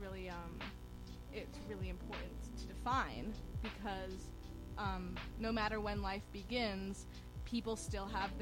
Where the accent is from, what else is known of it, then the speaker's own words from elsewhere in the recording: New Hampshire, United States; me and one other person, we come from New Hampshire.